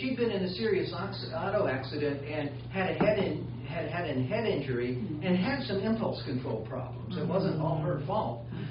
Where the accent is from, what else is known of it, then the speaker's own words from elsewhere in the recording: Deep South, United States; You know, I grew up in the Deep South. I went through a religious period.